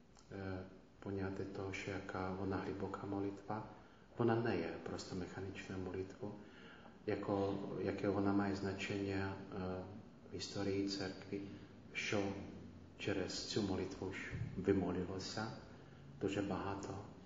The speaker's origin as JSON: {"language": "Ukrainian", "town": "Poprad", "region": "Prešov Region", "country": "Slovakia", "tie": "born or raised there", "second_language": "Ukrainian", "lives_now": "Ukraine", "said": "Я родом зі Словакії, родом з Побраду."}